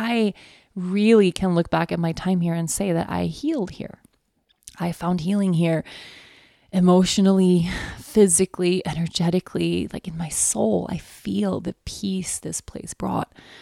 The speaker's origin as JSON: {"language": "English", "country": "Sweden", "second_language": "English", "moved": "yes", "said": "I've had this feeling of yearning for Sweden, you know, like"}